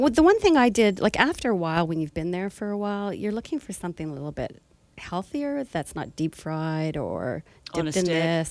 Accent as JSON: {"language": "English", "region": "Alberta", "country": "Canada", "tie": "born or raised there", "said": "Like, I have to say, I grew up in Alberta, and there's nothing like Alberta beef."}